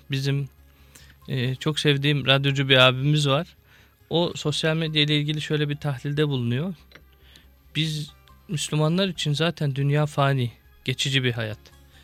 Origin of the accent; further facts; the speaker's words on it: Istanbul, Turkey; İstanbul'da doğdum büyüdüm, Zeytinburnu'da.